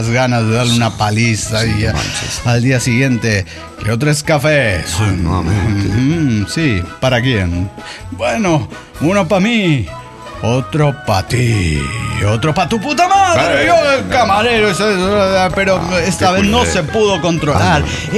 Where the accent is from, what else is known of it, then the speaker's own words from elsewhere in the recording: Lima, Peru; Soy la renegada de Lima, Perú.